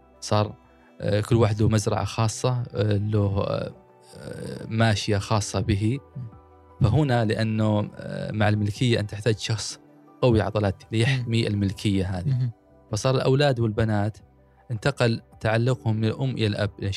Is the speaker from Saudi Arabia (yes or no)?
yes; Saudi Arabia; وهذا للأسف حتى موجود ما زال عندنا في السعودية